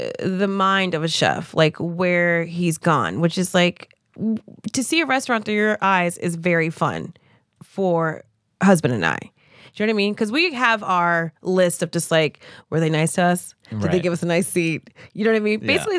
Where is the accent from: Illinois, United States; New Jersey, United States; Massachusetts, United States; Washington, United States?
New Jersey, United States; I'm from Jersey.